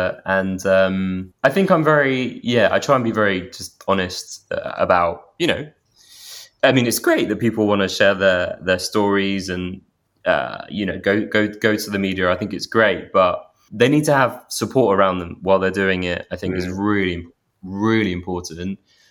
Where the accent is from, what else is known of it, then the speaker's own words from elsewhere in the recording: London, United Kingdom; and I'm 34. I'm from London